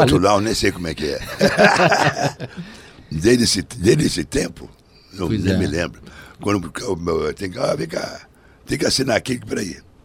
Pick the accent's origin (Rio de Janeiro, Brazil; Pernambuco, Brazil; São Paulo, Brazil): Rio de Janeiro, Brazil; Nasci, depois me mudei para Botafogo, Bangu. Meu avô tinha comprado uma casa em Bangu, aí todo mundo Bangu.